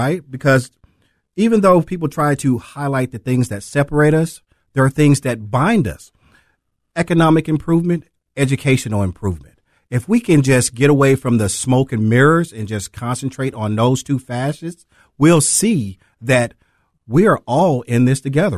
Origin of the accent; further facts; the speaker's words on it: East St. Louis, Illinois, United States; born there; also born or lived in Earl, Arkansas; so when I was born in East St. Louis and I used to come back to Earl, Arkansas, they still had sharecropping.